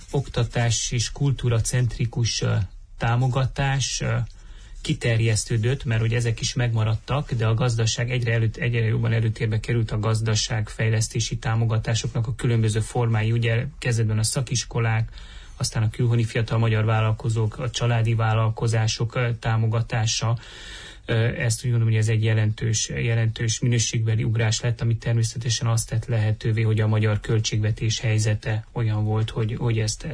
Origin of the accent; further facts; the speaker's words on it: Târgu Mureș, Mureș County, Romania; also born or lived in Hungary; 1975-ben itt születtem, Magyarországra vittek ugyan haza engem, de gyerekkorom egy részét itt töltöttem, 5. osztálytól az érettségig a Marosvásári Művészeti Liceumban jártam